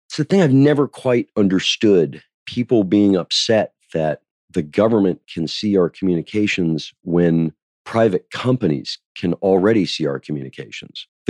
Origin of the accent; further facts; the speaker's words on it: United States; Like, why would I not do my patriotic service as an American?